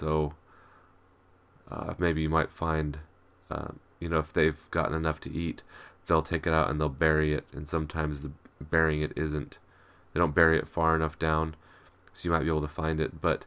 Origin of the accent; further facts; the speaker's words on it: Idaho, United States; when I was growing up in Idaho, we had skunks that would get into our chicken pen